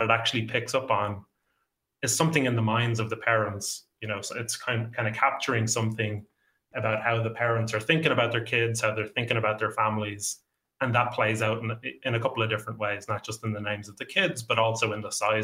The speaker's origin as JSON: {"language": "English", "town": "Dún Laoghaire", "region": "Leinster", "country": "Ireland", "said": "knowing that I'm from Dunleary"}